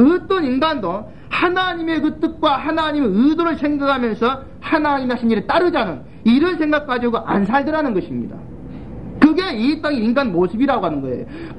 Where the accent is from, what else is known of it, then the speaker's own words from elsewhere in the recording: Suncheon, South Jeolla, South Korea; 또 제 고향 순천의 그 법대 학생이더라고요.